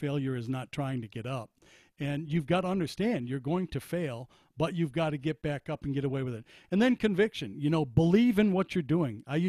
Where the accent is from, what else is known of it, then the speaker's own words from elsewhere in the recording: Detroit, Michigan, United States; And I grew up in the Detroit area